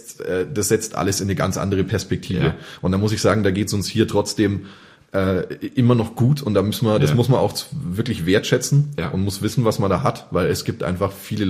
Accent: Selb, Bavaria, Germany; Also ich meine, ich bin aus Selb. Ich finde es in Selb an sich auch super.

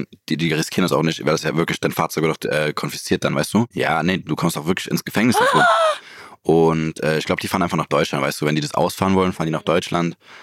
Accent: Zurich, Switzerland; moved away as an adult; also born or lived in Australia; now in Berlin, Germany; Ich bin in Zürich geboren, habe bis ich 19 war da gelebt. Dann war ich ein Jahr in Australien

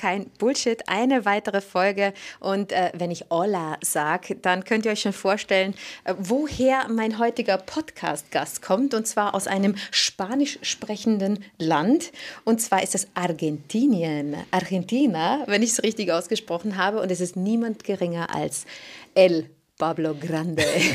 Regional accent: Switzerland; Ich komme ja aus der Schweiz.

